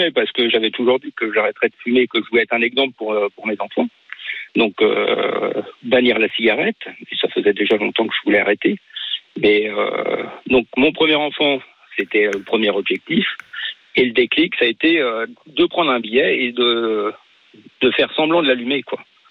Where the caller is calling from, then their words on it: Brittany, France; À côté de Redon.